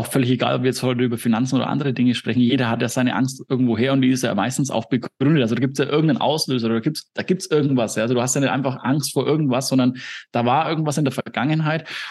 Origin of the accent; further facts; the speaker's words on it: Nuremberg, Bavaria, Germany; egal ob das jetzt in Thailand ist oder in Nürnberg, da wo ich herkomme, oder in den USA